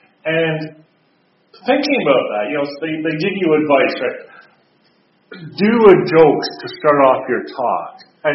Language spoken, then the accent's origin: English; Canada; Well, I'm a Canadian A.